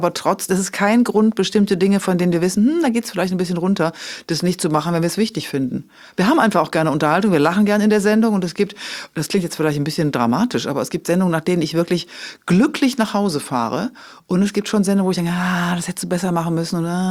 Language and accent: German; Rhineland, Germany; ich bin Rheinländerin, ich feiere lieber.